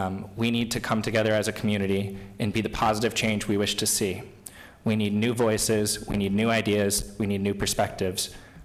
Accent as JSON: {"language": "English", "town": "Pittsfield", "region": "Massachusetts", "country": "United States", "tie": "born or raised there", "said": "I'm running for City Council in Ward 5, as you all know. I was born and raised in Pittsfield."}